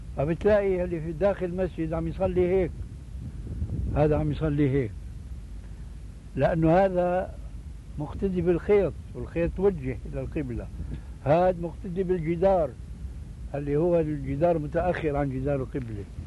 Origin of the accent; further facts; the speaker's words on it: Syria; moved away; هذه عندنا في الشام في سوريا مشهورة هذا الحديث. وجئت هنا وسمعته أيضا وهكذا.